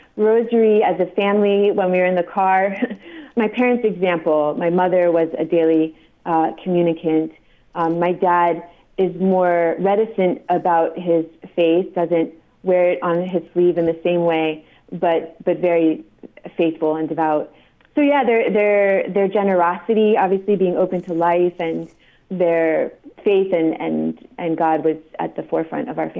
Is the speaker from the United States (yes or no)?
yes; Washington, District of Columbia, United States; also born or lived in New York City; I was born in New York City. Really grew up in the Washington, D.C. area. Both my parents are from there.